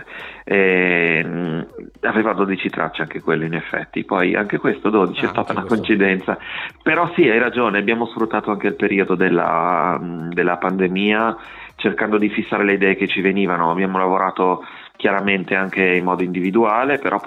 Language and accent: Italian; Liguria, Italy; chiaramente è da liguri, è una tragedia che ci ha colpito parecchio